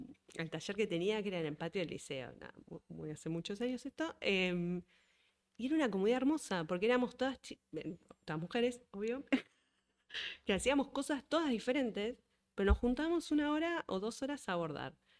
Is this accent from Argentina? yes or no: yes; Argentina; porque me parece también como argentinos somos muy quejones, ¿no?